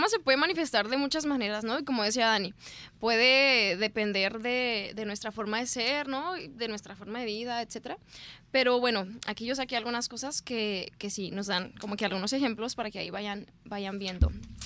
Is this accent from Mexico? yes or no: yes; Mexico; somos mexicanos. Crecimos con las telenovelas